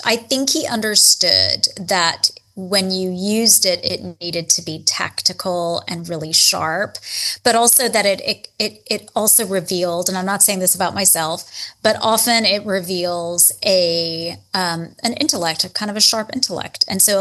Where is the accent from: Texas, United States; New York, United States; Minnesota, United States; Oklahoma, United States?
Texas, United States; Well, I'm the Texan.